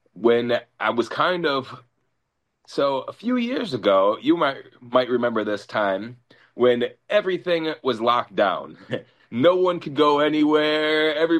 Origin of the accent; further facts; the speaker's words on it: Madison, Wisconsin, United States; In my city where I'm at, my hometown, Madison, Wisconsin, there's not much left.